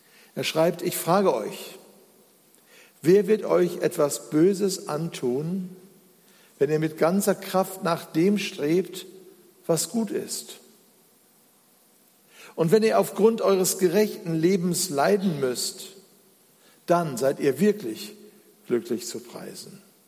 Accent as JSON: {"language": "German", "town": "Duisburg", "region": "North Rhine-Westphalia", "country": "Germany", "said": "Ich erinnere mich noch, ich komme aus Duisburg, wie der erste türkische Junge bei uns in die Grundschule kam."}